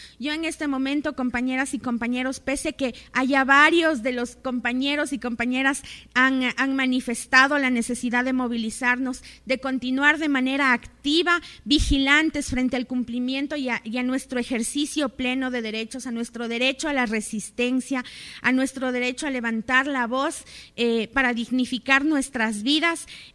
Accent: Ecuador; Y eso nos involucra a todos y a todas como ciudadanos ecuatorianos y del mundo.

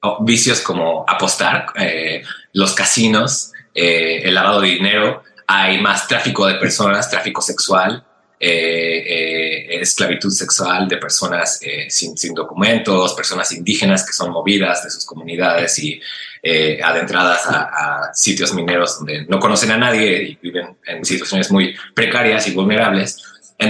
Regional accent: Mexico; now in United States; yo soy un inmigrante mexicano que ha vivido en Estados Unidos muchos años y he cruzado muchas veces la frontera con Estados Unidos.

